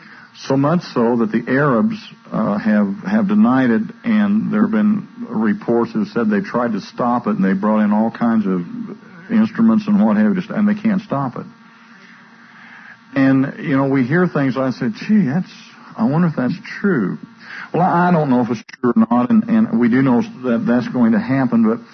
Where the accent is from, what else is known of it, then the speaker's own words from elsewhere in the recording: Indianapolis, Indiana, United States; We're from Indiana, from up around the Indianapolis area